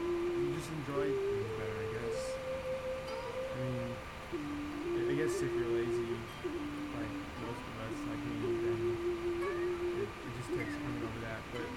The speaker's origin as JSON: {"language": "English", "town": "Altadena", "region": "California", "country": "United States", "tie": "born or raised there", "said": "So, Altadena is where I grew up my entire life, and I had a good time growing up there."}